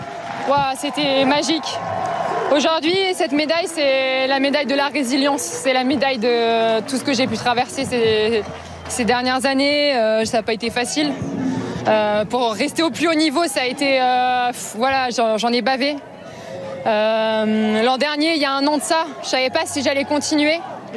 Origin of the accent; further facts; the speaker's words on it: France; je suis vice-championne olympique à Paris, chez moi, en France.